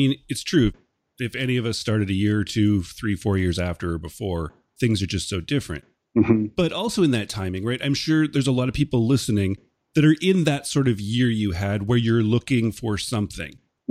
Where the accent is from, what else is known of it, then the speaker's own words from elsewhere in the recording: Canada; I'm a Canadian